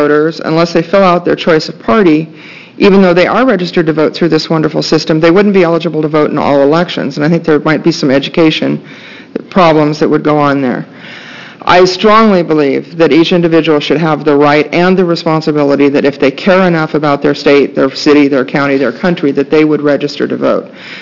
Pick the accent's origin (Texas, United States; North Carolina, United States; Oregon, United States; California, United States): Oregon, United States; Beaverton; I'm from Beaverton, Oregon, and today I'm talking totally as a private citizen.